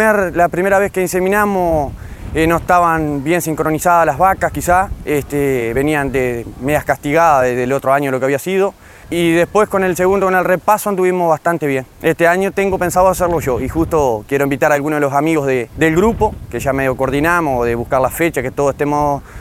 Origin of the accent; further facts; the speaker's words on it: Sarandí del Yí, Durazno, Uruguay; soy de Sarandí del Yí acá, nacido y criado acá en Sarandí.